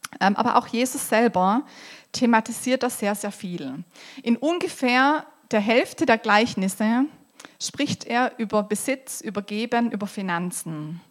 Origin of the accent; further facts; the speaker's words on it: Rot am See, Baden-Württemberg, Germany; ich komme aus Roth am See, bin dort eine der Pastoren in der Ekklesia.